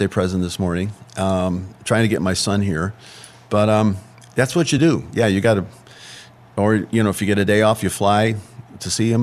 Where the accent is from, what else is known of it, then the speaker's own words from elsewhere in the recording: Chicago, Illinois, United States; I'm from Chicago. I can do my own thing, you know?